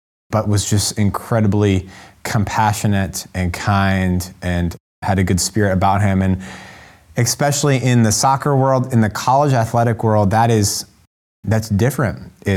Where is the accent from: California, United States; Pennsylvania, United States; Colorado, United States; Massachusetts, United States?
Massachusetts, United States; Mansfield; So I was raised in Mansfield, Massachusetts, which for listeners here may be familiar with Gillette Stadium